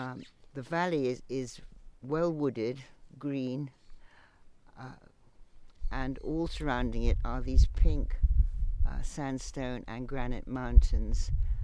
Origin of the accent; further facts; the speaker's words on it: Colchester, East of England, United Kingdom; I come from Colchester, England, and I've been involved with parrots increasingly for the last 10 years.